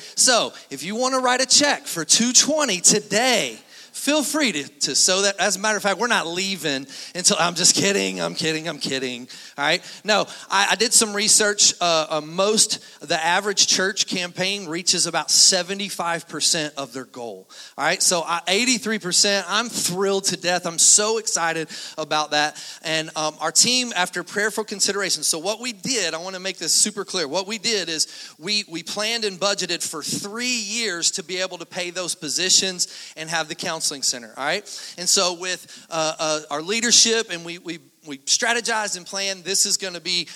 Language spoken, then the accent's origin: English; Kentucky, United States; Sorry. I'm from Kentucky. We say Kroger's.